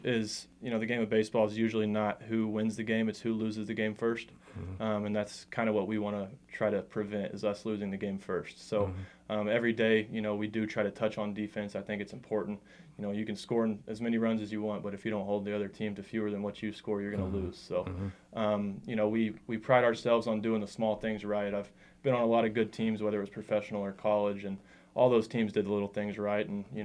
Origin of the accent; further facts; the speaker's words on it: Lawton, Oklahoma, United States; You know, I was born and raised here in Lawton, Oklahoma, and I don't think I've seen that place change at all